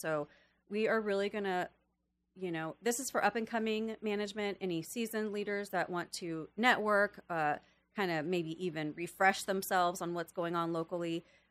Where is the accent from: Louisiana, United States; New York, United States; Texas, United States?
New York, United States; born there; I was born in New York, so I have like high expectations.